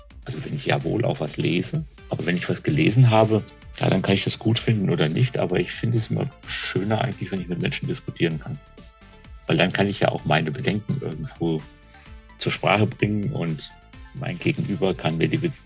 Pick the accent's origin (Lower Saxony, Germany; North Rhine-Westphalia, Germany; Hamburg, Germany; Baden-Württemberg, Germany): North Rhine-Westphalia, Germany; born there; Ich bin im Siegerland geboren, kann man mal googeln. Das ist ein ganz kleiner Teil von Nordrhein-Westfalen.